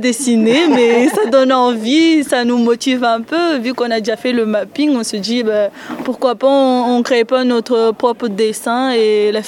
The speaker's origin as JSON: {"language": "French", "country": "Mayotte", "lives_now": "France", "said": "Je viens de Mayotte, mais là, je suis en France actuellement. J'ai 19 ans"}